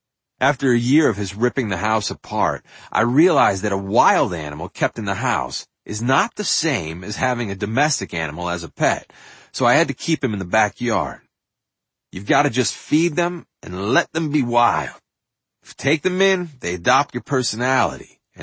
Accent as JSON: {"language": "English", "region": "New Hampshire", "country": "United States", "tie": "born or raised there", "said": "a kind of backwoods hobby I learned from the 4-H friends I grew up with in New Hampshire."}